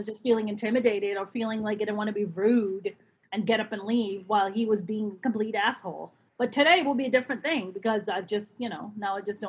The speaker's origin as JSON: {"language": "English", "region": "New York", "country": "United States", "said": "and I'm from the East Coast. He's also from the East Coast. We started talking, we're like, oh, we're both New Yorkers."}